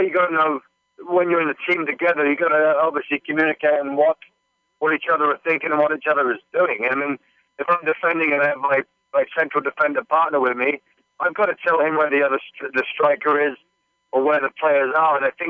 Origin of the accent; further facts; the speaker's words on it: Canada; I grew up in Canada as well.